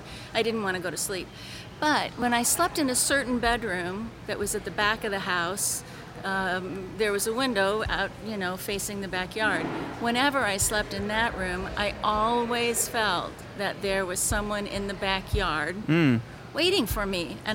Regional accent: Verdon, Illinois, United States; now in St. Louis, United States; I'm from Verdon, Illinois, but I live in St. Louis now.

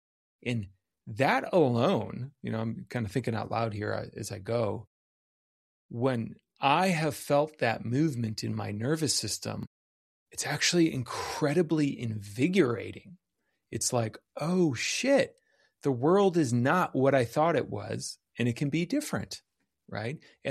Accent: Midwest, United States; I'm from the Midwest.

